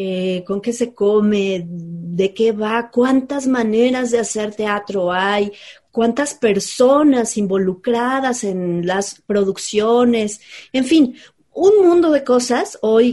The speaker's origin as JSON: {"language": "Spanish", "region": "Mexico City", "country": "Mexico", "lives_now": "Guadalajara, Mexico", "said": "Desde que llegué a Guadalajara, porque yo soy chilanga, desde que llegué a Guadalajara"}